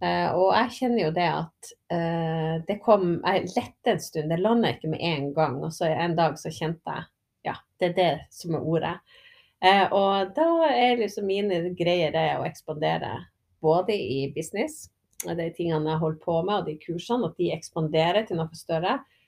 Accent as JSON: {"language": "Norwegian", "region": "Oslo", "country": "Norway", "said": "jeg kommer fra Oslo"}